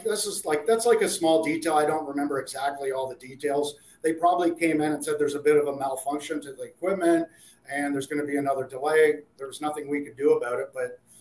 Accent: Ottawa, Ontario, Canada; I grew up in Ottawa.

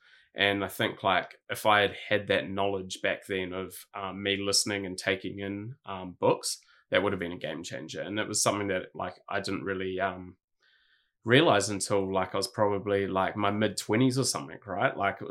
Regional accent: Hawke's Bay, New Zealand; Yeah, so like I grew up in Hawke's Bay in New Zealand, which is kind of like a small town on the east coast of New Zealand.

